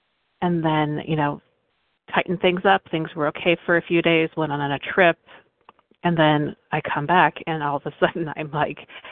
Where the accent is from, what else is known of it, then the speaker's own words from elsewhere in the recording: Midwest, United States; And in our house, here in California, it's not that cold. I'm from the Midwest.